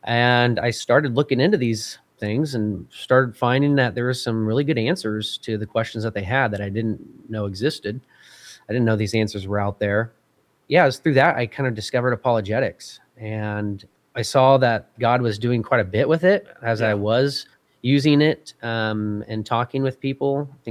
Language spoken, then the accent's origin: English; Kansas, United States; I grew up in Kansas